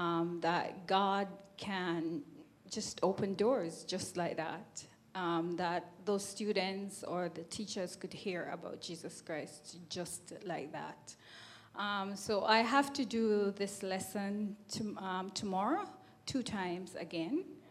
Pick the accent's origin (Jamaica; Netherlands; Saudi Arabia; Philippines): Jamaica; I'm from Jamaica.